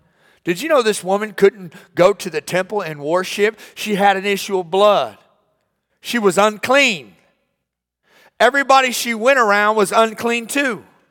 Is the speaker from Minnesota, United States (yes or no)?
no; Jefferson City, Missouri, United States; I grew up in Jeff City, Missouri, the Jefferson City, if you're not from there, the state capital and of Missouri.